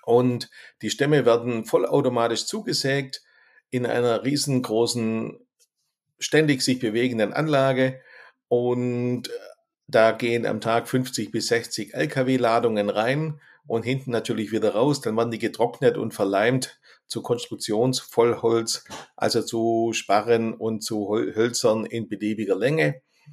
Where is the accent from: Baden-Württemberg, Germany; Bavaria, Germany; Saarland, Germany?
Baden-Württemberg, Germany; ich bin ein Schwabe, bei uns ist eigentlich Scheißwetter.